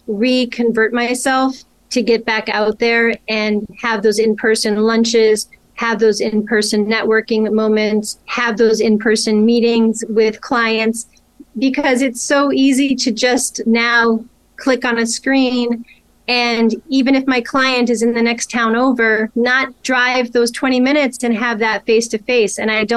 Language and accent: English; Chicago, Illinois, United States; I grew up in Chicago, the best city in the world.